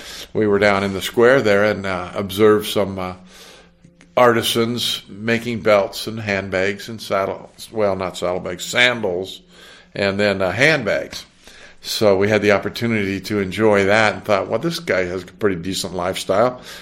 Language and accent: English; Santa Monica, California, United States; born there; now in San Diego, United States; Well, actually, I was born in Santa Monica, California, so I've lived my whole life in California.